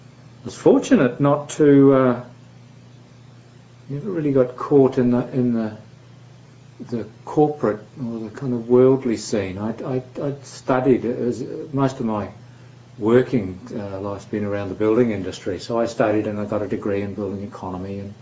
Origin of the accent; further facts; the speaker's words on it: New Zealand; growing up in New Zealand in the 50s and 60s and so forth